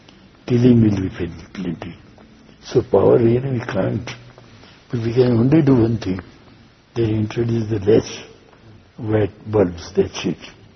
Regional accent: India; We are from India, and we thought that what water it is.

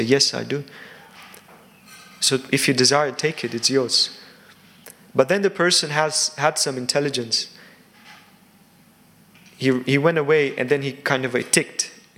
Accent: Slovakia; English is a second language; I'm from Slovakia, so there are always some kind of political disturbances there happening.

